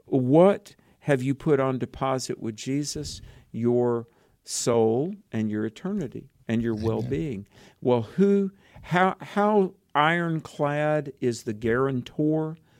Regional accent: the South, United States; growing up in the South, I learned a lot of things.

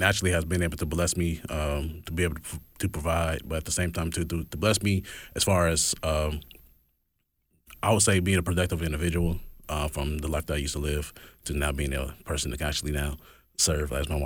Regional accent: California, United States; moved away; I'm actually from California. I've been in Mississippi for about 14 years now, and it's been one of the greatest decisions that I've ever made.

